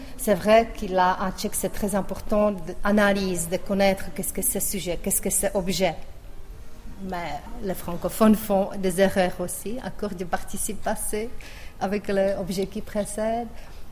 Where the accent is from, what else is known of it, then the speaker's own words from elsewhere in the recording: Vienna, Austria; French is a second language; now in Belgium; Moi, franchement, je suis venue en Belgique de Vienne. Moi, je connaissais que trois choses. Bonjour, merci et je t'aime.